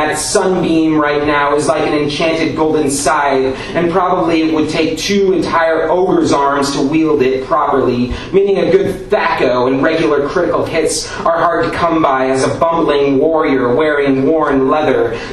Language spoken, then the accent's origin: English; Philadelphia, Pennsylvania, United States; we are from Philadelphia, various parts